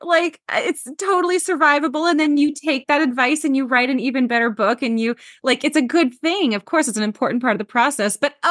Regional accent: Tacoma, Washington, United States; And I am from Tacoma

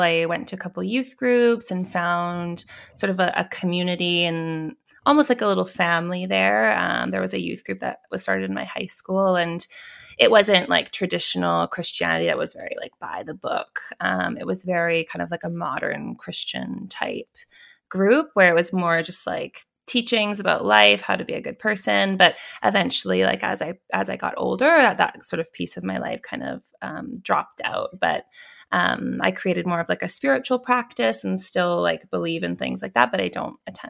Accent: Langley, British Columbia, Canada; I was actually born in Langley, where I actually lived most of my adult life until just this past year. So born and raised there.

